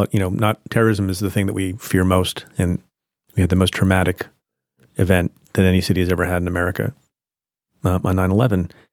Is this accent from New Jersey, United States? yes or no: yes; New Jersey, United States; I'm from New Jersey.